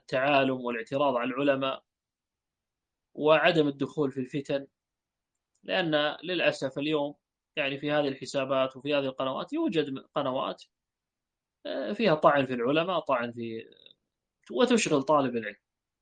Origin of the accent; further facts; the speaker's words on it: Kuwait; أنا أعرف أحد المشايخ عندنا هنا من خارج الكويت، وصار مدرس عندنا في الكويت